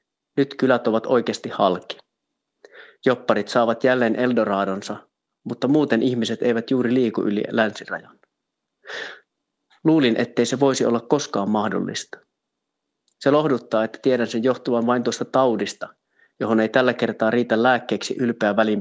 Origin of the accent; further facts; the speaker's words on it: Vojakkala, Norrbotten County, Sweden; Kotikyläni Vojakkalan kauppaan lähetettiin Suomesta lapsia